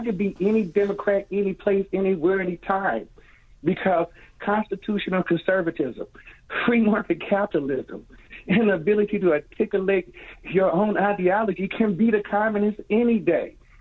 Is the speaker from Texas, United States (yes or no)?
no; Los Angeles, California, United States; I grew up in South Central LA. I grew up in the most liberal place where they started this first testament.